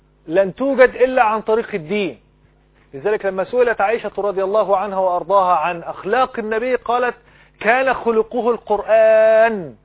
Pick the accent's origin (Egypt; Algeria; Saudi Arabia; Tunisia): Egypt; بلدنا مصر